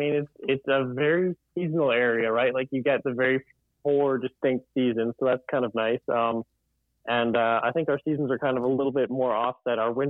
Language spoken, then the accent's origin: English; Edmonton, Alberta, Canada; Yeah, I grew up just in Edmonton. So that's almost smack in the middle of the province.